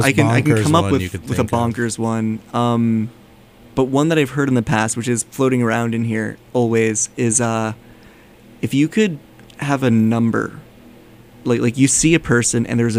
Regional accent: New York, United States; But I felt bad saying, like, get the pizza down here because I am a New Yorker.

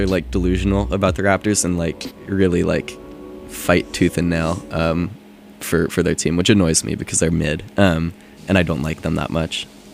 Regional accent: Cincinnati, Ohio, United States; And I'm from Cincinnati, and I rock with Oscar Robertson.

